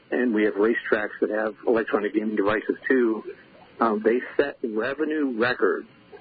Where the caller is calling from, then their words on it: Westerville, Ohio, United States; Westerville, Ohio, right near Columbus.